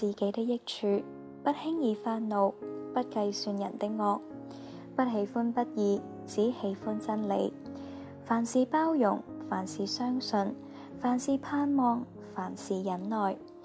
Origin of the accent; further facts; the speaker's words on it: Hong Kong; 我在香港出世，在一个家教颇严的中产家庭成长。